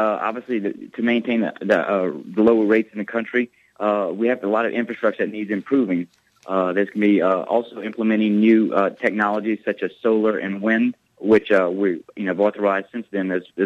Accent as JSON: {"language": "English", "region": "Louisiana", "country": "United States", "tie": "born or raised there", "said": "I grew up in South Louisiana, and I'm a hunter and fisherman."}